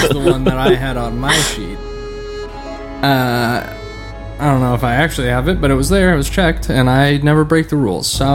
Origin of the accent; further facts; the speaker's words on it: California, United States; it's a good thing we're all from California and understood that.